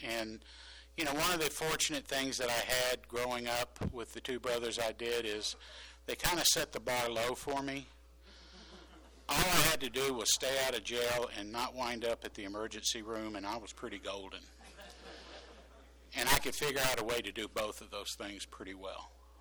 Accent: Dallas, Texas, United States; We grew up in the Park City's ghetto in Dallas, and it was a pretty safe place.

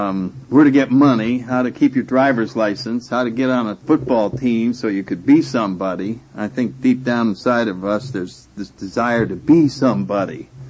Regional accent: New Haven, Connecticut, United States; I come from New Haven, Connecticut, and I managed to get into Yale University.

